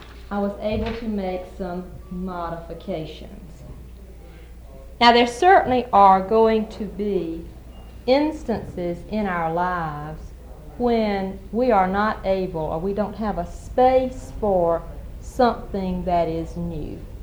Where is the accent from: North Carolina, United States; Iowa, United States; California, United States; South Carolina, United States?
South Carolina, United States; I grew up in South Carolina, and you just said I was talking South Carolina, that's right.